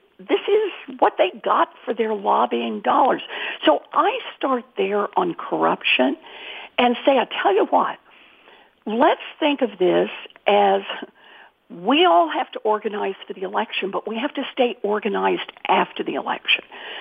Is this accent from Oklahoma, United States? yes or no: yes; Oklahoma, United States; I was born and raised in Oklahoma. All three of my older brothers are now back in Oklahoma.